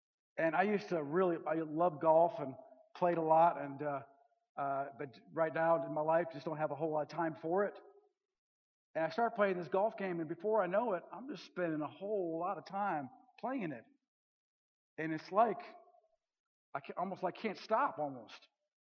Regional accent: Minnesota, United States; And so, you know, I'm from Minnesota.

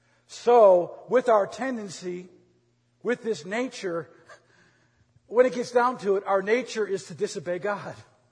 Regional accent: Minnesota, United States; now in Augusta, United States; No, of course, we're in Augusta, Georgia. I'm from Minnesota. They call Minnesota the state of hockey.

